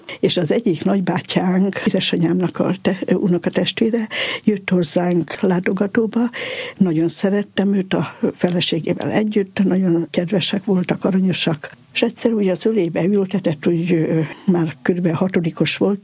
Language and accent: Hungarian; Tököl, Pest, Hungary; Igen, katolikusok voltunk, katolikusként nevelkedtünk a szülőfalum Tököl. 3 nemzetiség lakta és lakja mai napig is, a Bunyevác, Rácz, magyar és német.